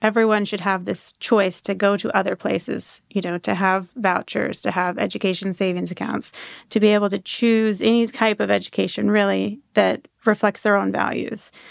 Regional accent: Washington, United States; I grew up in Washington State, in a conservative corner of Washington State, but the state is, you know, a blue state

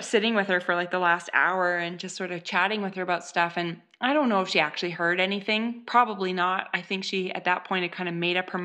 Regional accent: Canada; I'm Canadian. I can get it way cheaper. I'll just ship it down.

